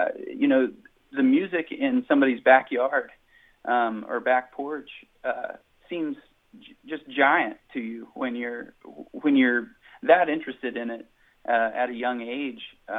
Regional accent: Heaters, West Virginia, United States; No, I was born and raised in Braxton County, West Virginia, just outside of Flatwoods, in a little town called Heaters. My parents grew up on the Clay-Nicholas County line, so I'm a West Virginia boy through and through.

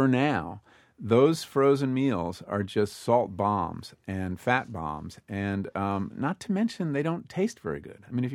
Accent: Berkeley, California, United States; You know, I come from Berkeley.

